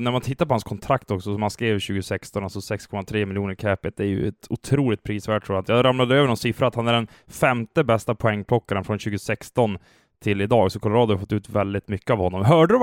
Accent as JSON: {"language": "Swedish", "country": "Sweden", "said": "alltså som svensk så blir man ju väldigt, väldigt stolt."}